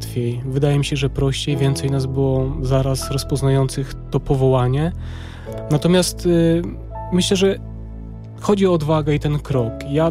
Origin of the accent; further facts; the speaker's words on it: Jasło, Subcarpathian Voivodeship, Poland; ja pochodzę z parafii świętego Antoniego w Jaśle na Podkarpaciu